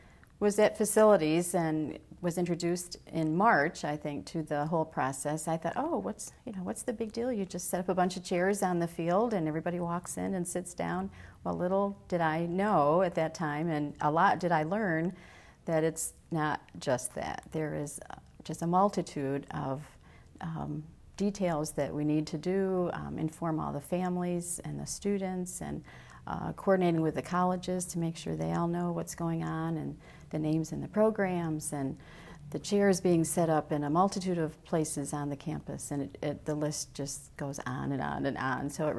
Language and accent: English; Lansing, New York, United States; Well, I'm a local girl, born and raised in Lansing.